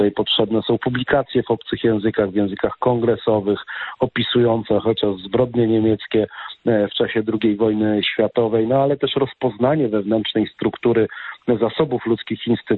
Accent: Gdańsk, Pomeranian Voivodeship, Poland; born there; Ja jestem urodzonym gdańszczaninem.

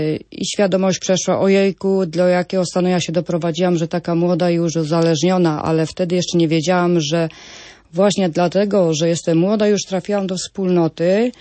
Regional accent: Konin, Greater Poland Voivodeship, Poland; jestem alkoholiczką i jestem z Konina.

